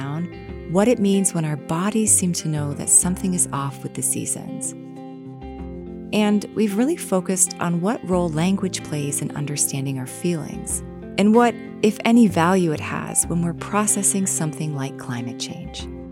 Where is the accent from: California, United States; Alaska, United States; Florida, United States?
Alaska, United States; moved away; Sometimes I feel nostalgic for growing up in Southeast Alaska, for the abundance of blueberries and wild salmon, and the whales that migrated north every summer.